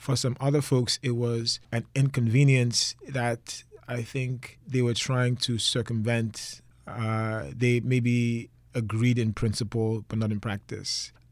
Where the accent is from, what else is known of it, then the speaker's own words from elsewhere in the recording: Nigeria; now in United States; So I'm Nigerian. I moved from Nigeria about 18 years ago. I opened up a restaurant in Detroit in about 2013